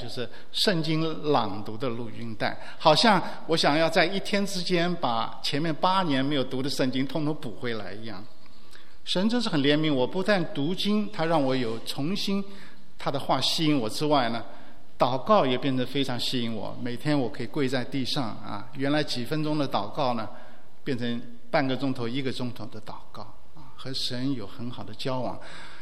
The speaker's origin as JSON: {"language": "Chinese", "country": "Taiwan", "tie": "born or raised there", "also_born_or_lived": "Shanghai, China", "moved": "as an adult", "lives_now": "United States", "said": "我是在上海出生，在台湾长大，但是大部分的时间是在美国，因为到1970年到美国留学以后呢，在美国就是读完书找到事，结婚生小孩"}